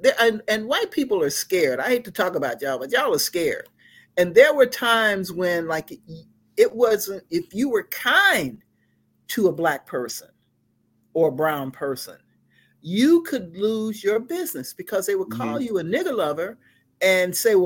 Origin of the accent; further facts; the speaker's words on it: Birmingham, Alabama, United States; also born or lived in Chicago; because growing up in Birmingham, like we weren't even, we didn't have a library. When we moved